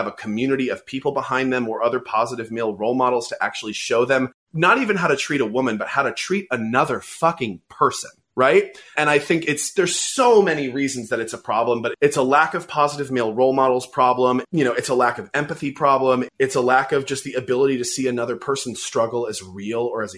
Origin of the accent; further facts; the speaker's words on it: San Francisco, California, United States; I grew up in San Francisco. I was surrounded by gay people all the time.